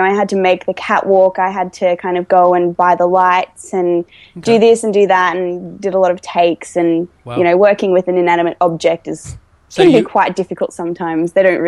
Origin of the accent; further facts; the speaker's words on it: Wagga Wagga, New South Wales, Australia; I studied acting in my hometown of Wagga Wagga